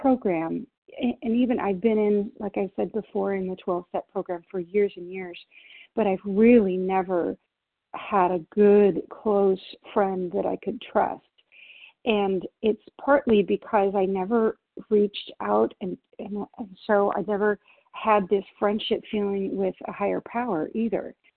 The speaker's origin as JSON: {"language": "English", "region": "Washington", "country": "United States", "said": "I'm from Washington State."}